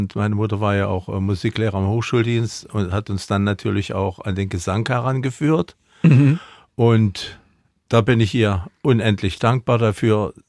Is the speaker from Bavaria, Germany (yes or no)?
no; Hosena, Brandenburg, Germany; born there; als ich geboren wurde in Hosena bei Hoyerswerda